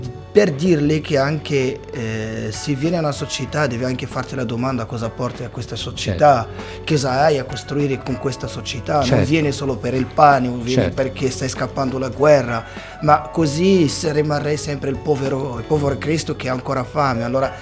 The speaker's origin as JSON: {"language": "Italian", "town": "Marrakesh", "region": "Marrakesh-Safi", "country": "Morocco", "second_language": "Italian", "moved": "yes", "lives_now": "Italy", "said": "Io sono marocchino, vengo da Marrakech."}